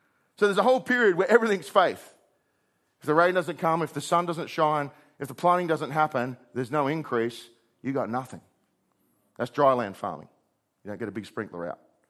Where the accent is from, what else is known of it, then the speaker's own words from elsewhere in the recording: South Australia, Australia; I remember growing up on the Yorke Peninsula where they harvest, actually harvest.